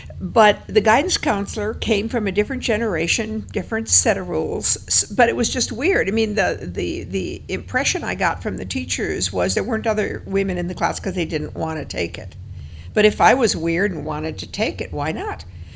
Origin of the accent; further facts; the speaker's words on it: Aberdeen, South Dakota, United States; I grew up in Aberdeen, South Dakota. And when I was a child, the population of Aberdeen was about 25,000. It's actually shrunk since then. It was third largest city in South Dakota at the time.